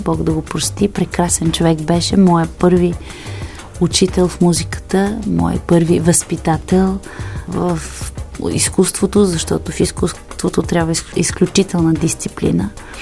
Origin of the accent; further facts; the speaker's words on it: Sofia, Sofia City, Bulgaria; София е моят роден град и ми е много мило и приятно, че всяка улица, всеки храст, всяко дърво ми напомня по нещо